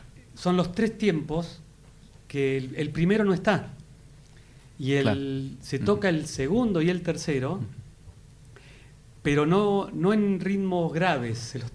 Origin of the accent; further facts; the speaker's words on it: Pehuajó, Buenos Aires Province, Argentina; Los chimangos tienen mucho que ver con mi pueblo. El chimango es un ave rapaz, un ave de mucho vuelo. Cuando nosotros éramos chicos en el club de Pehuajó, que era el club de planeadores...